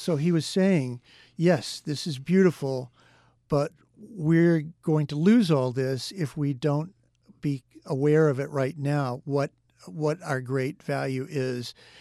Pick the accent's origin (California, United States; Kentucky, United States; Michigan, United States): Kentucky, United States; now in New York City, United States; So it's, you know, I'm not from around here. I'm from Kentucky originally.